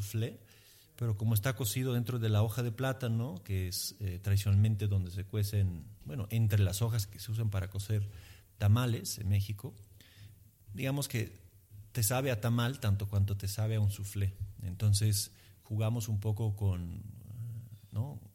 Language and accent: Spanish; Emilia-Romagna, Italy; el ñoco es otro plato emiliano tradicional, entonces es una revisitación de un plato de mi tierra, de un sabor de mi tierra.